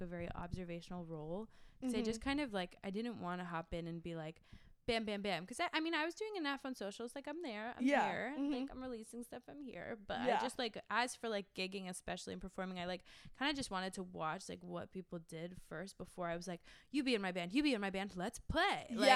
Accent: New Hampshire, United States; That was at home in New Hampshire. I'm from New Hampshire, by the way. I never said that.

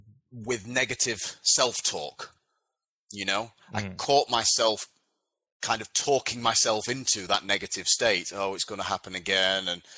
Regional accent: England, United Kingdom; I then saw one that was in my hometown in the north of England where I was living at the time.

